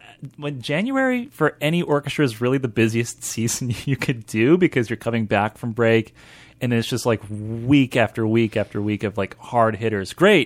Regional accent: Tampa, Florida, United States; We're actually both Florida men, if you can believe it. You're from Jacksonville, and I am from Tampa. Born and raised here in Tampa Bay.

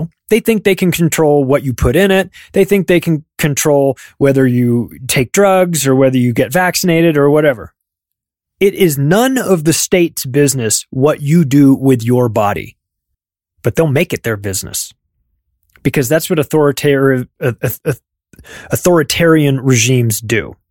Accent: California, United States; moved away as an adult; I grew up in California. I lived there for 35 years. Didn't stick around for that one. As soon as they passed that, packed up, moved.

